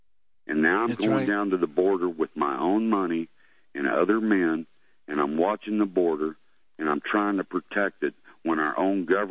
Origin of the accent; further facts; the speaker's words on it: United States; and I use my own money as an American, and I go down there and I stay in a camper trailer and pup tents